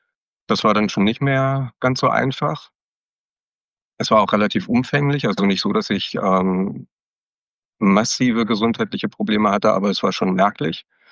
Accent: Berlin, Germany; ich komme aus Berlin.

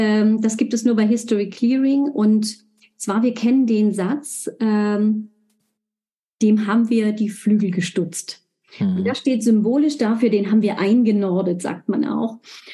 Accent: Baden-Württemberg, Germany; ich bin Schwäbin, Versucherle nennen wir das.

